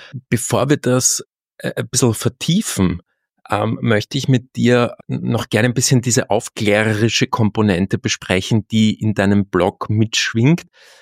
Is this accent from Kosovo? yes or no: no; Austria; ich bin ja Österreicher, natürlich sehr viel in Deutschland tätig gewesen die letzten Jahre, aber habe natürlich auch diese österreichische Perspektive